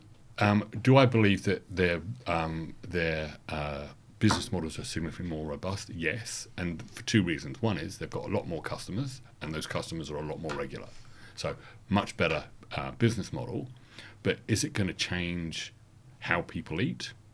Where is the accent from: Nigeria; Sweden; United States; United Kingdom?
United Kingdom; England; moved away as an adult; now in Australia; And being an English person and having turned up in 2000, I said, "What on earth are you talking about?"